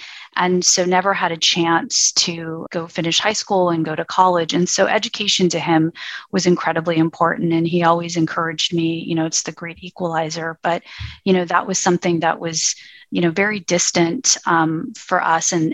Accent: Los Angeles, California, United States; So I grew up in Los Angeles. My family was and still is from South Los Angeles.

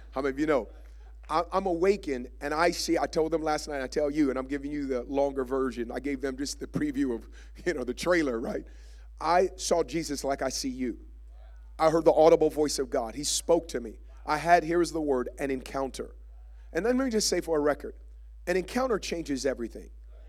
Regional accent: Oakland, California, United States; I never did any kind of drugs growing up in Oakland, which is an anomaly because everyone I grew up with did.

